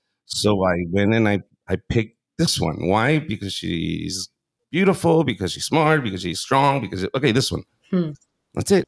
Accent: Mexicali, Baja California, Mexico; and I'm from Mexicali, Baja California, the other side of that border.

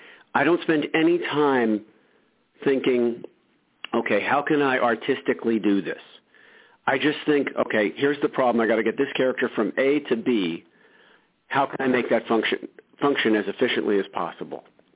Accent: United States; born there; On its most basic level, I was born in America. That's a huge advantage.

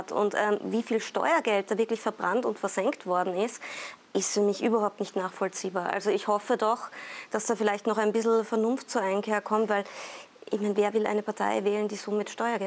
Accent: Salzburg, Austria; born there; ich bin gebürtige Salzburgerin

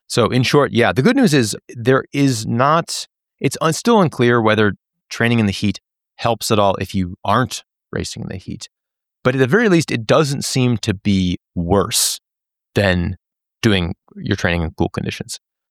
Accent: Minnesota, United States; It's not a major, but my hometown race, Twin Cities, this marathon this weekend is going to be hot.

